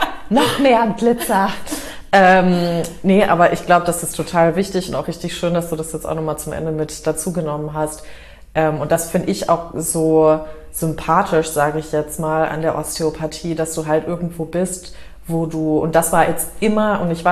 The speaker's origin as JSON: {"language": "German", "country": "United States", "tie": "born or raised there", "also_born_or_lived": "Canada", "second_language": "German", "lives_now": "Germany", "said": "ich bin in Amerika aufgewachsen, ich war lange in Kanada."}